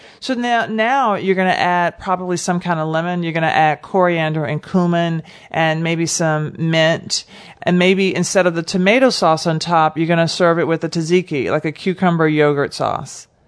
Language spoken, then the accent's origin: English; Nashville, Tennessee, United States; you see me, I'm black and I'm from Nashville, Tennessee.